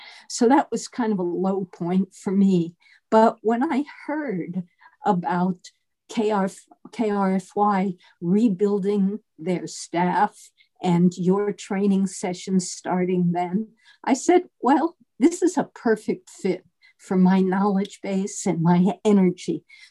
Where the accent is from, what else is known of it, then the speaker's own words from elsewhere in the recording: New York City, New York, United States; growing up in New York City, in Greenwich Village.